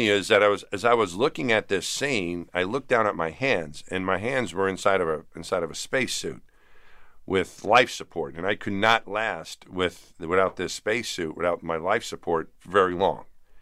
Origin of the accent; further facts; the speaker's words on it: Franklin Square, New York, United States; You know, we're both from Franklin Square. And I'll always be a kid from Franklin Square and a New Yorker and an American.